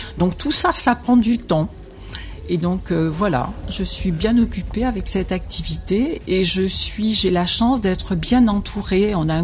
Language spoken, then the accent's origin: French; Chassenon, Nouvelle-Aquitaine, France; moi, je suis née à Chassenon, donc je suis un pur produit local. Je n'ai pas encore 2000 ans, mais j'ai été bercée dans mon enfance par l'histoire gallo-romaine de Chassenon.